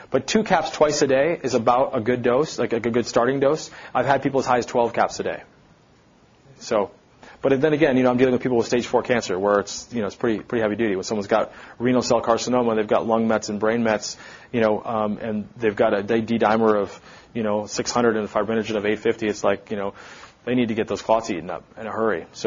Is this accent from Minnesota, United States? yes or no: yes; Minnesota, United States; I'm from Minnesota, so I used to put my foot out of lakes a lot, and I'd always have leeches on my feet, you know.